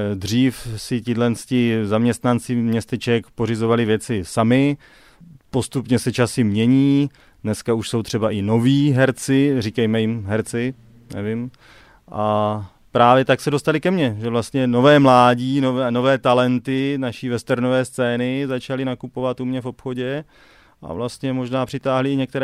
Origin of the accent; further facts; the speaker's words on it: Bystrc, South Moravian Region, Czechia; dodnes asi v Bystrci, odkud pocházím